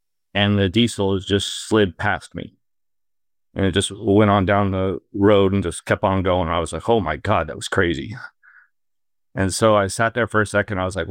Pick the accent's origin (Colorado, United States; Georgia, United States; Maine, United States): Colorado, United States; Denver; I grew up in Denver, so I think I have a pretty good idea of driving in the snow and stuff like that.